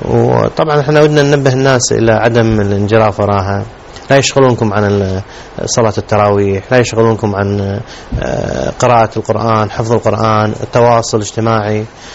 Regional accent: Kuwait; الأطفال عندنا في الكويت ما يسمى بالقرقيعان

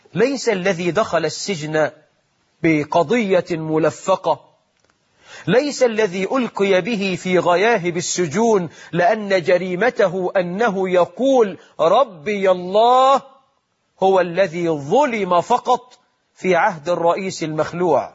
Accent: Egypt; مرت بلدنا مصر بثورة مباركة

